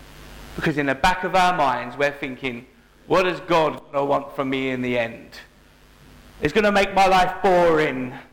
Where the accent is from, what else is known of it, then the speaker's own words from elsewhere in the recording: London, United Kingdom; Now, as humans, where I grew up in London, there's a saying, there's no such thing as a free gift.